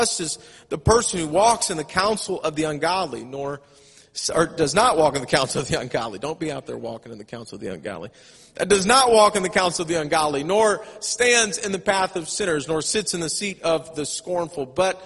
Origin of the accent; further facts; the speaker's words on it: St. Louis, Missouri, United States; I even just said y'all. I'm from St. Louis.